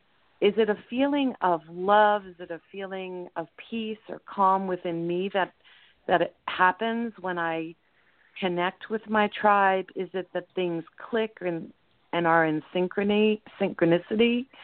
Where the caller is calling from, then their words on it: Colorado, United States; I am calling from Colorado.